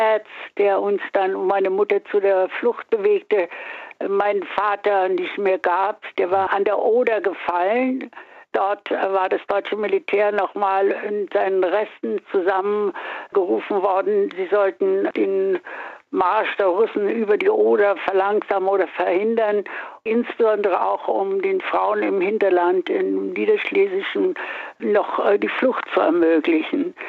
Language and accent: German; Lower Silesian Voivodeship, Poland; born there; Ja, ich bin 1939 in Schlesien geboren und hatte 2 kleinere Schwestern. Wir wohnten in Beersdorf im Kreis Waldenburg. Das ist gar nicht allzu weit weg von der Grenze zum damaligen Sudetenland bzw. Tschechoslowakei.